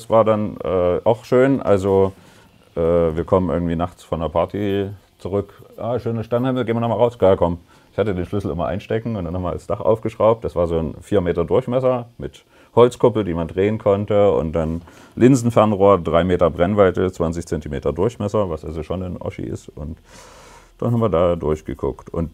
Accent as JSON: {"language": "German", "town": "Dresden", "region": "Saxony", "country": "Germany", "tie": "born or raised there", "said": "Ich bin ja auf dem Weißen Hirsch aufgewachsen. In Dresden, das ist ein Stadtteil"}